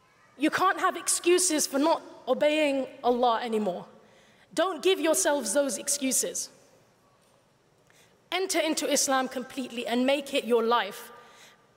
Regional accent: United Kingdom; And the sixth thing that I would like all of us as British Muslims to do is to live for a vision beyond our own lives.

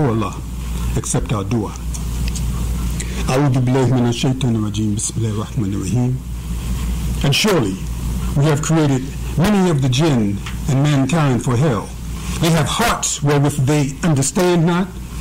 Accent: Chester, Pennsylvania, United States; our generation, when I was raised up in Chester, in the Philadelphia area, our generation, many of us didn't expect to make it to 21.

